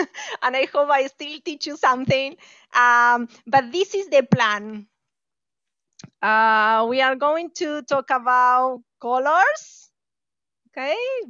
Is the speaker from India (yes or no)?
no; Argentina; English is a second language; I'm from Argentina, so I speak Spanish, actually, probably better than English